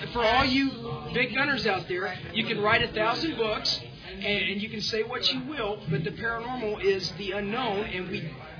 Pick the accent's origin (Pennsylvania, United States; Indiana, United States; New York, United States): Indiana, United States; And of course, I'm from Indiana, so I'm scared.